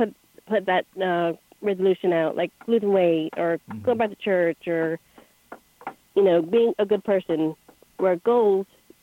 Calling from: North Carolina, United States; from North Carolina. New caller.

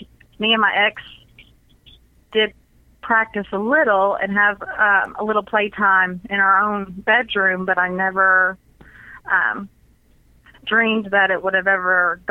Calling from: Nashville, Tennessee, United States; Oh, I'm from Nashville, Tennessee.

